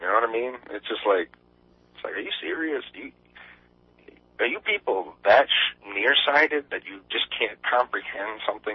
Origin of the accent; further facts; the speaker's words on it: New York, United States; there was a game farm where I grew up on Long Island.